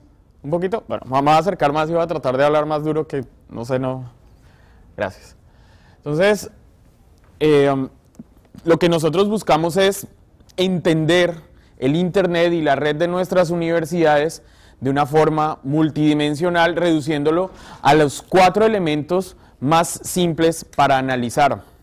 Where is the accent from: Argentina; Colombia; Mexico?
Colombia; vengo de Exinda Networks, vengo desde Colombia, soy la persona que representa en la dirección comercial de Exinda a Latinoamérica.